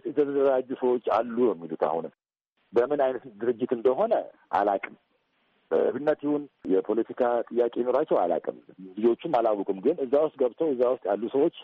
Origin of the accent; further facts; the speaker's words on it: Addis Ababa, Ethiopia; እኔ የፈረንሳይ ሌጋሲን ልጅ ስለሆንኩኝ ሰፈራችን ጫካ ነው።